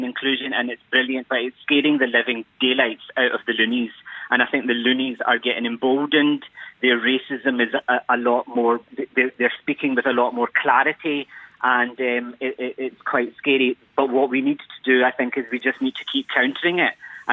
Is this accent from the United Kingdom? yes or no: yes; Glasgow, Scotland, United Kingdom; I teach contemporary Islam, and I'm from Glasgow. Yeah, right. My parents are Pakistani.